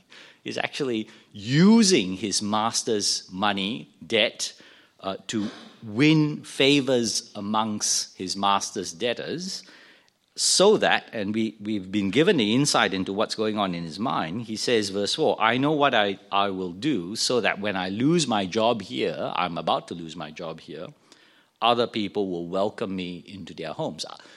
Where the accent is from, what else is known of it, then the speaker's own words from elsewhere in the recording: Malaysia; one of the earliest memories I have growing up in Malaysia